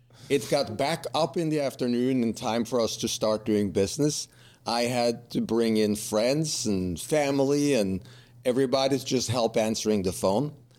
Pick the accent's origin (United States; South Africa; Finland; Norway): Norway; accent: Norwegian; English is a second language; I'm originally Norwegian. Mm-hmm. So the accent you're hearing, I'm not from Brooklyn and I'm not from Bronx. This is a Norwegian accent that you're hearing. So I'm from Norway, but I went to school in Denmark.